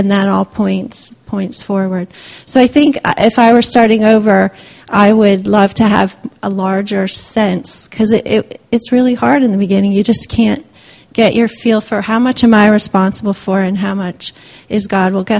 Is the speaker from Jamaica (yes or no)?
no; Nigeria; born or raised there; now in United States